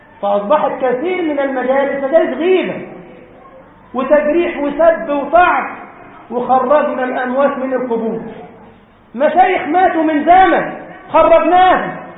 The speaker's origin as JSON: {"language": "Arabic", "town": "Giza", "region": "Giza Governorate", "country": "Egypt", "said": "وانا من الجيزه هنا"}